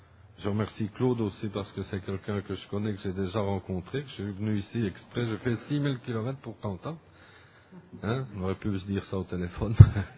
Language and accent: French; Belgium; Je suis belge, mais moi j'ai un parrain ici à Montréal.